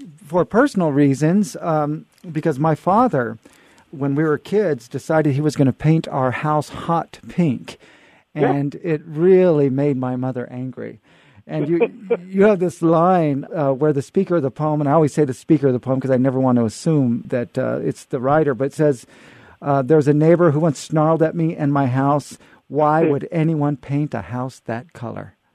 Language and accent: English; Fresno, California, United States; I grew up in Fresno, and we were surrounded by fig orchards.